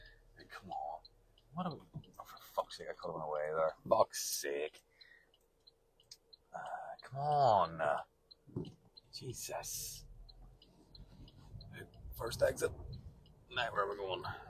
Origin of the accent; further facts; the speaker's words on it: Belfast, Northern Ireland, United Kingdom; growing up in Belfast